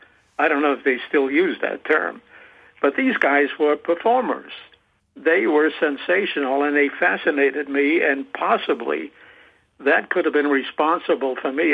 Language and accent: English; Coney Island, New York, United States; now in Miami, United States; I was born and raised in Coney Island in the 30s.